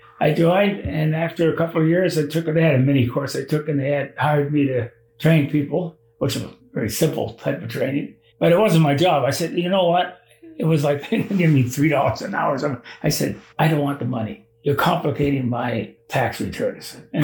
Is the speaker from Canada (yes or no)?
yes; Toronto, Ontario, Canada; born there; I was born in Toronto.